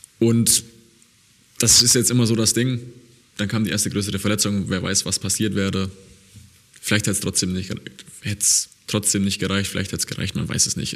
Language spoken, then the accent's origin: German; Eichstätt, Bavaria, Germany; born there; Ich bin in Eichstätt geboren, das ist in der Nähe von Ingolstadt.